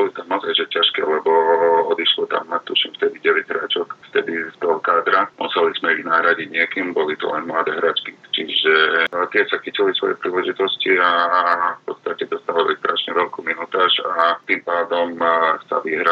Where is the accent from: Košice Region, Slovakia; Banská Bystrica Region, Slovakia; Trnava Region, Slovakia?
Košice Region, Slovakia; Košice; Ja som Košičan, lenže 4 roky som pôsobil v Prešove